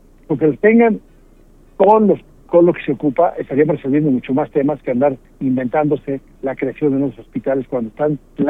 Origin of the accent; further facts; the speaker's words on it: Guanajuato, Mexico; allá en mi tierra, en Guanajuato